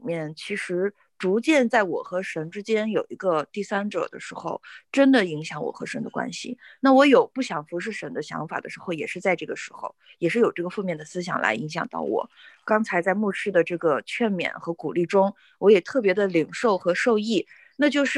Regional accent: Shandong, China; now in Beijing, China; 从北京回到我的家乡山东，

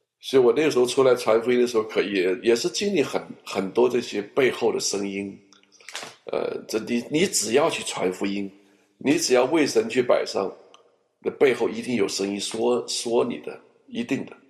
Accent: Guangzhou, Guangdong, China; 我会讲广东话，我在广州长大，所以我到了香港没有什么障碍

